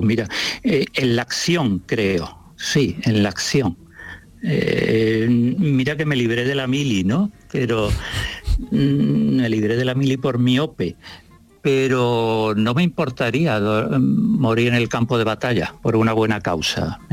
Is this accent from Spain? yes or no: yes; Spain; soy muy español, sí. No sé por qué, me gusta España.